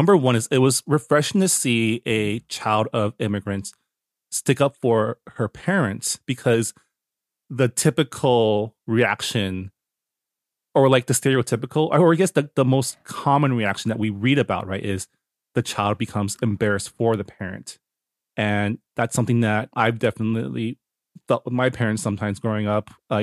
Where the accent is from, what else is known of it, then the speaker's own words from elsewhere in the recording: Toronto, Ontario, Canada; English is a second language; I was born in Toronto, so I grew up in the West